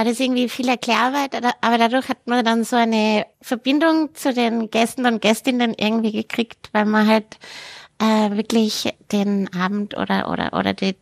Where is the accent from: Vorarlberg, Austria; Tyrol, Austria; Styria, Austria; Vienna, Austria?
Vienna, Austria; Ja, und ich bin ja Wienerin